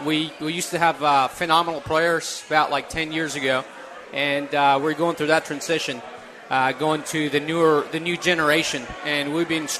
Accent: Paraguay; moved away as an adult; now in United States; I am from Paraguay originally, of course, and I came to the U.S. with a soccer scholarship, so played actually in North Carolina.

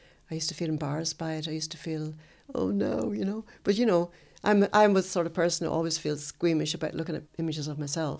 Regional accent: Ulster, Ireland; when I was growing up in Donegal and I was that age in my teenage years, I used to religiously watch Ready, Steady, Go and Top of the Pops.

